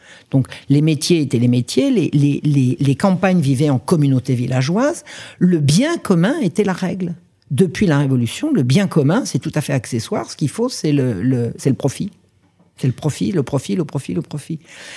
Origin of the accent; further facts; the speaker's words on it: France; Je suis française, là, mais pas à moitié.